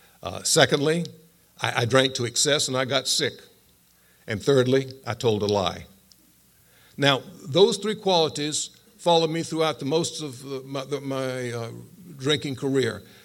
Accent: North Carolina, United States; As I said, I grew up in North Carolina, grew up in a middle-class family, and had good parents.

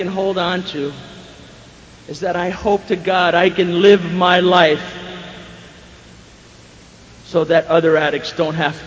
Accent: Roselle, New Jersey, United States; also born or lived in Elizabeth, United States; now in San Diego, United States; I've lived in San Diego since 1977, but I gotta tell you that inside here, I'm a New Jersey boy. I was born in Elizabeth, New Jersey. I was raised in Roselle, New Jersey.

